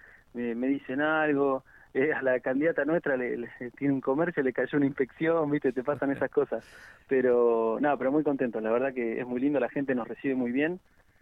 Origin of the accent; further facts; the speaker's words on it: Benito Juárez, Buenos Aires Province, Argentina; yo soy abogado, soy acá de Benito Juárez, toda la vida viví acá, salvo, bueno, cuando me fui a estudiar abogacía a La Plata. Y bueno, después volví